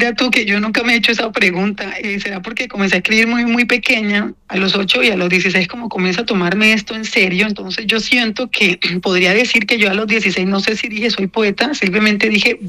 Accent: Caribbean Region, Colombia; la manera en que escribimos los colombianos, y yo en este caso caribeña

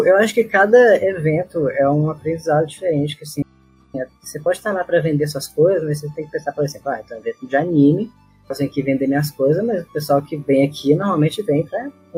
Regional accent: Minas Gerais, Brazil; eu sou aqui de Minas, né?

